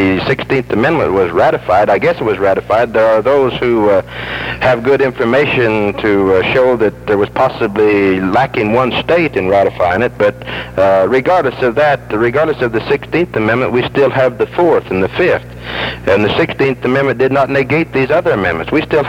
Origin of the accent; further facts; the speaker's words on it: Mesa, Arizona, United States; I'm from Mesa, Arizona.